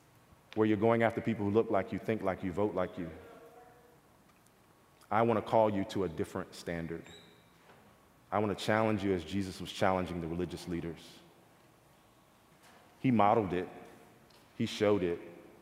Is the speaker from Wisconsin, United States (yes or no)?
no; Detroit, Michigan, United States; I'm from Detroit.